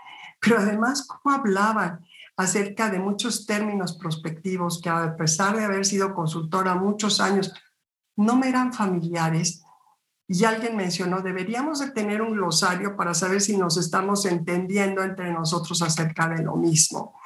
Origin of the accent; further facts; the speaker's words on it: Mexico; a partir de esta visión internacional y como mexicana